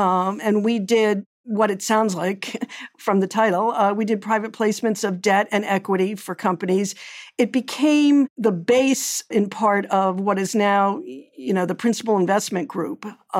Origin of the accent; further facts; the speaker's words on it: Concord, Massachusetts, United States; I grew up in Concord, Massachusetts, a town best known as the birthplace of the American Revolution.